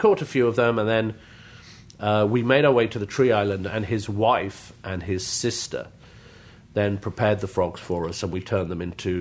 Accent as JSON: {"language": "English", "country": "United Kingdom", "accent": "British", "said": "very proud to be British. I will never give up on my British passport, and please God, I never lose my British accent."}